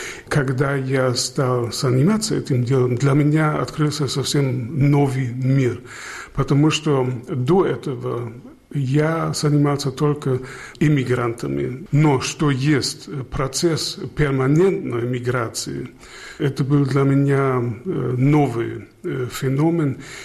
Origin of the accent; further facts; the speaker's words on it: Germany; Russian is a second language; also born or lived in Bavaria; Я вырос в Западной Германии. Я был в интернате в Баварии у бенедиктинов в монастыре.